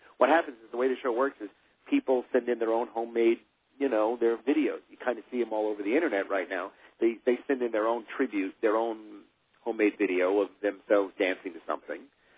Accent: New York, United States; now in California, United States; I'm a New Yorker, and I miss it, and I love New York. I came out to California to write one-hour dramas and feature films

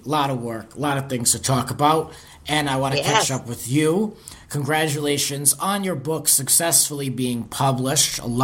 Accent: Rhode Island, United States; accent: Rhode Island; My Rhode Island accent is in full effect

